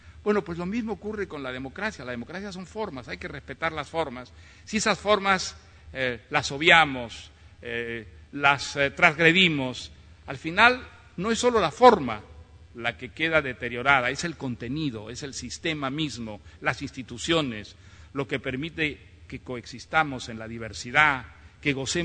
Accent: Peru; Yo como peruano pues soy un experto en dictadores

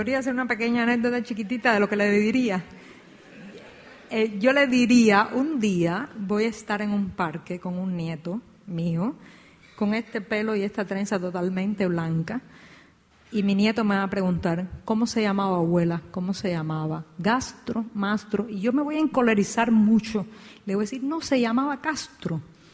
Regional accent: Cuba; ¡Ich komme aus Cuba! Yo vengo de Cuba, ¿no?

